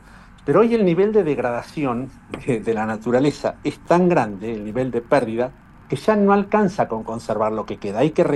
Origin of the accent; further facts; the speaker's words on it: Argentina; nosotros, como buenos argentinos, estamos acostumbrados a practicar la ganadería en la región pampeana